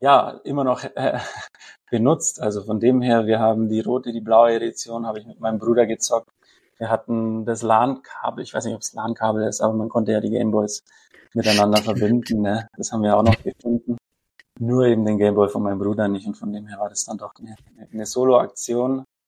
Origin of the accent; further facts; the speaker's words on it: Bavaria, Germany; Ansonsten, ja, ich bin aus dem Allgäu, 30, sorry, muss ich korrigieren, vor kurzem 31 geworden.